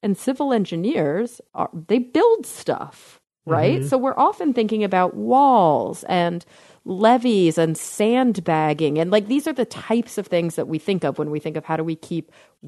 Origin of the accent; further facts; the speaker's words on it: Texas, United States; you know, I'm from Texas. I have a lot of friends who still live there.